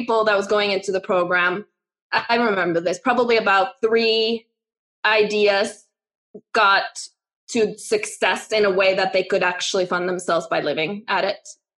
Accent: Norway; I'm half Norwegian, half American, but I grew up in Norway, so I consider myself Norwegian.

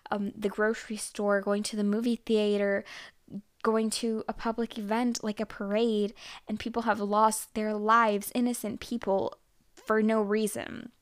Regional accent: Texas, United States; I am from Texas, just like … I'm just not a country person.

